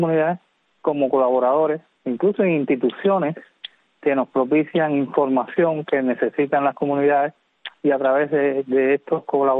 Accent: Havana, Cuba; born there; Sí, yo nací en La Habana.

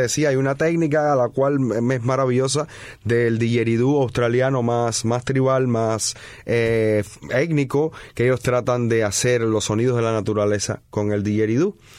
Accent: Cuba; lo que nosotros como cubanos conocemos como huira, ¿no?

